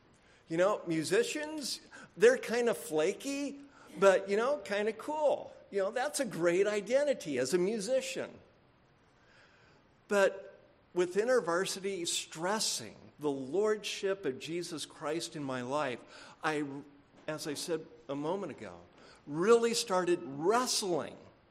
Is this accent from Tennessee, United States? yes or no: no; San Francisco, California, United States; born there; now in Yakima, United States; There's a reason why I live in Yakima, not Seattle. You know? I was born in San Francisco. I went through the 60s as a child.